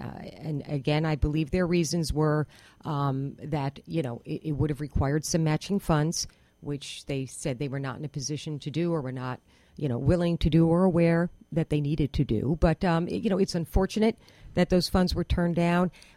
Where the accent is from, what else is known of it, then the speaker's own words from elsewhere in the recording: Greenville, New York, United States; I'm from Greenville, and my partner is from the Durham, town of Durham.